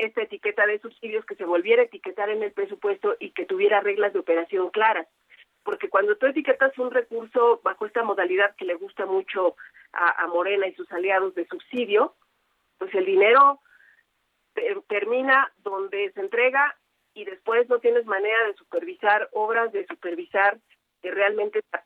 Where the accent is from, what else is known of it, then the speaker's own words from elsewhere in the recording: State of Mexico, Mexico; Yo soy mexiquense. En el Estado de México el sistema educativo estatal es mucho más grande que el federal.